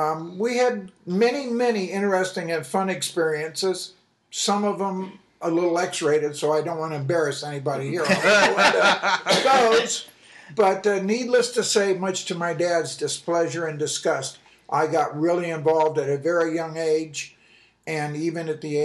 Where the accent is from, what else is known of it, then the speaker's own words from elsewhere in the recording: Norfolk, Virginia, United States; I grew up in Norfolk, Virginia. My dad was a Navy officer